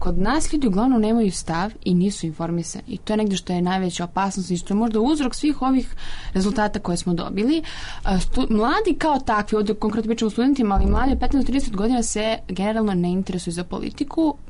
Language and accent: Serbian; Kraljevo, Šumadija and Western Serbia, Serbia; ja uvijek uzimam moj rodni grad, znači Kraljevo